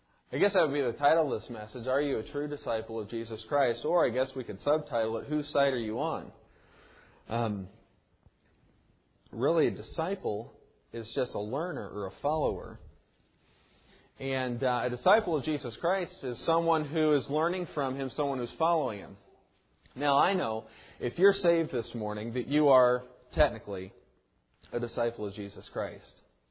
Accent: United States; as an American over here

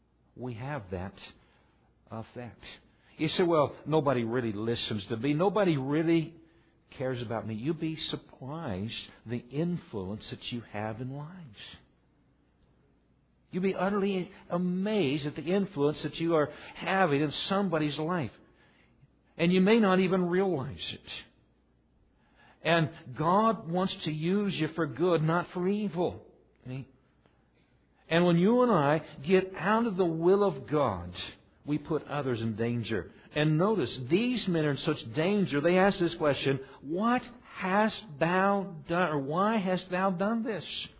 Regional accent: Mineola, United States; How many know where Mineola is? Okay. By the way, it was my hometown when I was a little boy.

